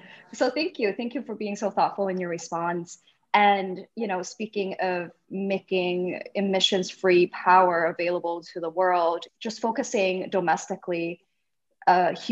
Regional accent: Hong Kong; I grew up in Hong Kong

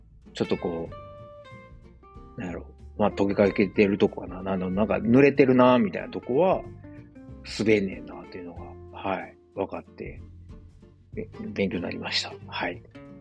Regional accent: Osaka, Japan; moved away; 自分は大阪出身なんで、その雪、同じように雪積もってこんななんかカチコチに道固まるなんて経験したことないから

